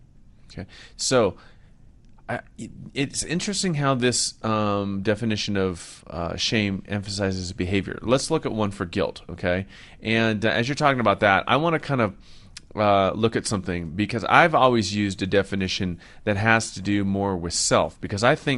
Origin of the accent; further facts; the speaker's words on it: Seattle, Washington, United States; now in Colorado, United States; now that I live near Pike's Peak. I grew up near Pike Place in Seattle